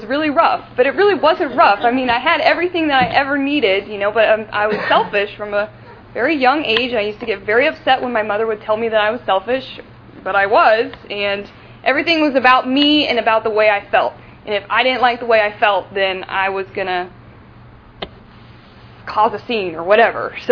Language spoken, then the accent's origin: English; Detroit, Michigan, United States; born there; I was born in Detroit, and I have a wonderful mother and father, and I also have a little brother and sister